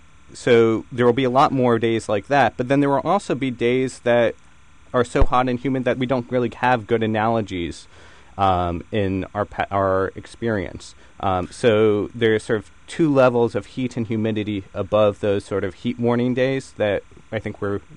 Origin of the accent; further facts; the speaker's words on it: Washington, District of Columbia, United States; I'm from Washington, D.C. originally, and we certainly know there, you know, those days in the middle of the summer